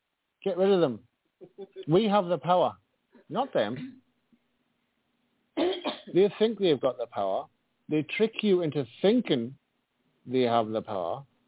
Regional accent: England, United Kingdom; Because I'm not in England right now, but I am from England.

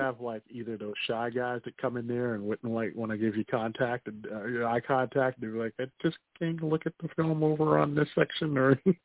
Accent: Chicago, Illinois, United States; Well, I'm going to help you out real quick because I am a Chicagoan and born and raised

